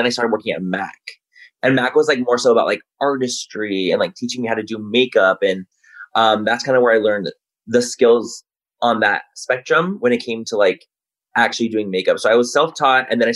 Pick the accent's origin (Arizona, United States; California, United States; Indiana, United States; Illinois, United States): California, United States; Chula Vista; I grew up in San Diego. Born and raised in Chula Vista.